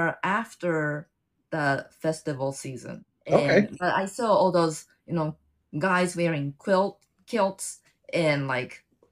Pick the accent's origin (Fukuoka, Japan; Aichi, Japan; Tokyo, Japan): Tokyo, Japan; English is a second language; also born or lived in Yamaguchi; I was born in Yamaguchi, but I was raised in Tokyo. So I'm from like the middle part of like Tokyo area.